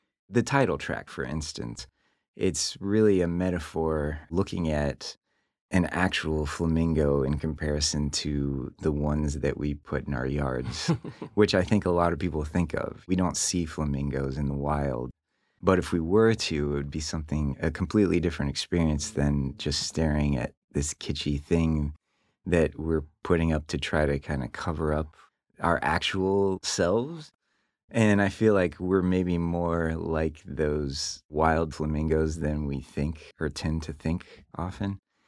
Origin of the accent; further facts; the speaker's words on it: Felicity, Ohio, United States; I grew up in Felicity, Ohio, which is a small farm town out east.